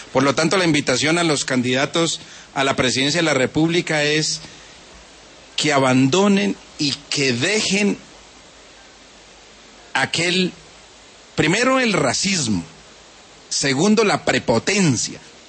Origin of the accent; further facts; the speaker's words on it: Colombia; somos los colombianos